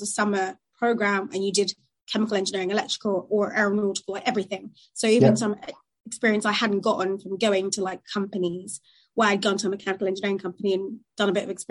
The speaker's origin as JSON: {"language": "English", "country": "Nigeria", "tie": "born or raised there", "said": "growing up in Nigeria at the time, a developing nation"}